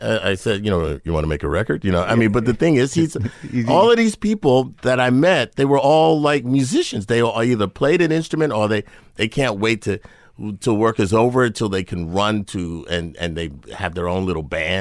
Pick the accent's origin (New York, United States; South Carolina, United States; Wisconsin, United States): New York, United States; New York City; I was very, very fortunate. I grew up in New York City.